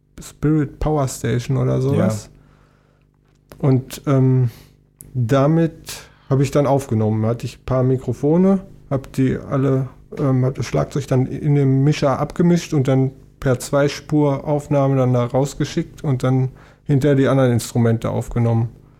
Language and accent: German; Hagen, North Rhine-Westphalia, Germany; Ursprünglich komme ich ja aus Hagen.